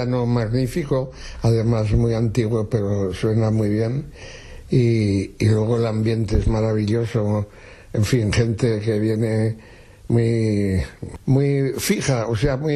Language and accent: Spanish; Pina de Ebro, Aragon, Spain; le he compuesto un paso doble a mi pueblo, sí.